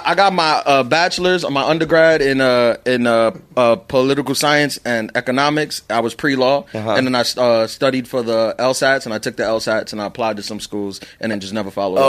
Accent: Queens, New York, United States; I'm a Dominican from Queens, so we cheered for the Mets and Boston because there were so many Dominicans in Boston.

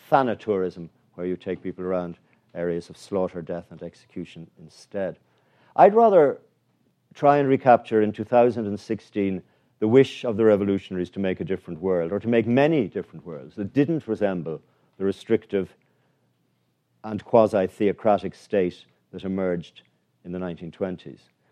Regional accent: Ireland; perhaps it's because I'm Irish as well as a historian.

